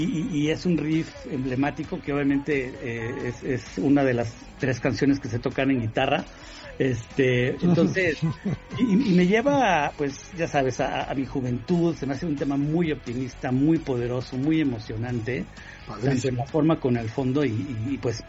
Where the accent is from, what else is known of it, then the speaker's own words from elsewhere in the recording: Ciudad Satélite, State of Mexico, Mexico; yo soy de Satélite, ¿no?